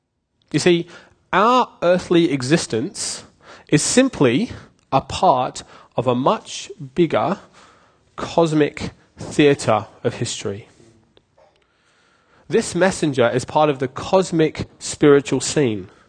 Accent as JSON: {"language": "English", "country": "United Kingdom", "said": "As you may or may not know, I'm British, and that means that I'm cynical."}